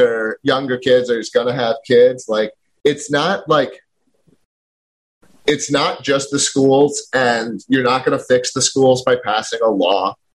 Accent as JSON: {"language": "English", "town": "Philadelphia", "region": "Pennsylvania", "country": "United States", "said": "I'm from Philadelphia originally."}